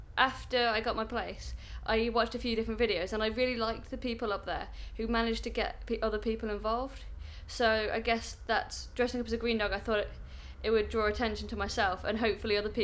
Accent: Kingswinford, West Midlands, United Kingdom; I'm from Kings Winford in the West Midlands. It's quite a little town, no one really knows it. I tend to say that I'm from Birmingham, but it's actually kind of sandwiched between Dudley and Stourbridge. It's kind of quite a suburban town

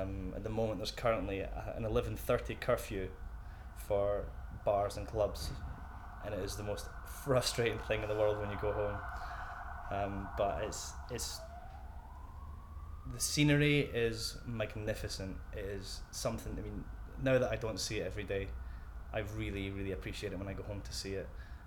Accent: Scotland, United Kingdom; With passion comes anger, and being Scottish, that comes hand in hand. So that's something I'm very proud of. It's my heritage.

